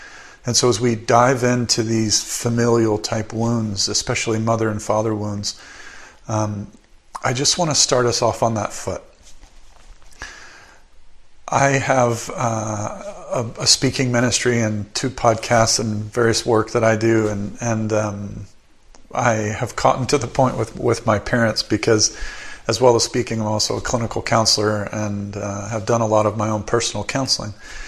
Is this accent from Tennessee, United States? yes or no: yes; Tennessee, United States; also born or lived in Alabama, United States; now in British Columbia, Canada; I was born and raised in a family, a Catholic family. We lived in the United States. I now live in British Columbia, Canada, but I grew up in Tennessee and Alabama.